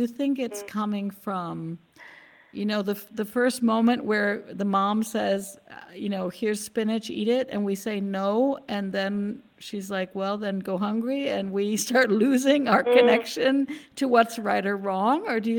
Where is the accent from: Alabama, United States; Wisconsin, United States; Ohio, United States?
Wisconsin, United States; Where I come from Wisconsin, and so when we had thunderstorms, you know, the lights, we'd lose electricity